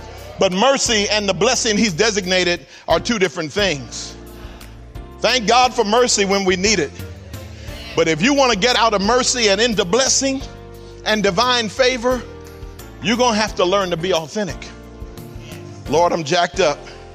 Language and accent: English; Philadelphia, Pennsylvania, United States; We had a mother while we were growing up in Philadelphia.